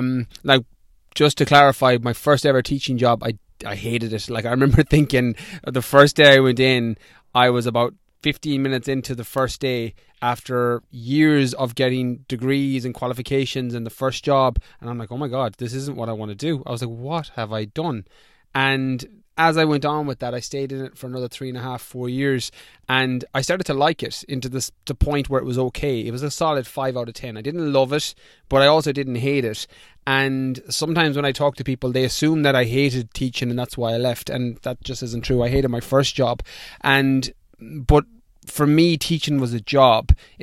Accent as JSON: {"language": "English", "town": "Galway", "region": "Connacht", "country": "Ireland", "tie": "born or raised there", "said": "So I'm in the west of Ireland. So when I moved back to Ireland in 2014, I moved to the west of Ireland, back where I grew up in Galway."}